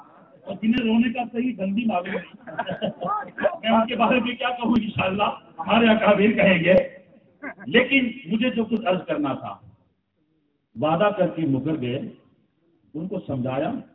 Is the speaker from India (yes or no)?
yes; India; ہم ہندوستان کے رہنے والے ہیں الحمدللہ